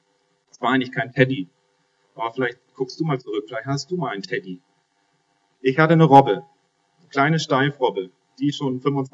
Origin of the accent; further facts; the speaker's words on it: Northern Germany, Germany; Für mich als Norddeutscher ein Land, wo Milch und Honig fließt